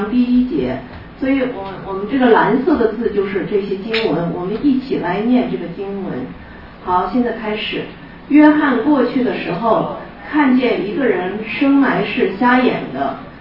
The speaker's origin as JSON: {"language": "Chinese", "country": "China", "said": "我们中国人如果说看见我们不喜欢的某某遭殃了，就是报应，会这么说一句"}